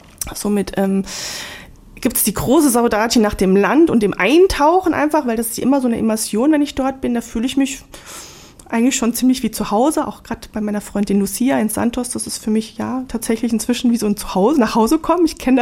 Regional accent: Southern Germany, Germany; Bis zum 18. Lebensjahr wurde ich in Süddeutschland in der Grenzregion Schweiz-Frankreich-Deutschland. Also ich bin sozusagen Grenzbewohnerin. Ne? Also meine Heimatstadt ist sowohl deutsch als über die Rheinbrücke hinweg dann schweizerisch. Und Frankreich ist auch ganz nah.

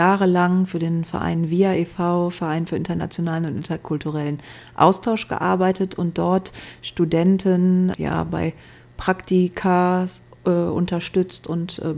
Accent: Essen, North Rhine-Westphalia, Germany; Ja, ich bin gebürtig aus Essen, aus dem Ruhrgebiet

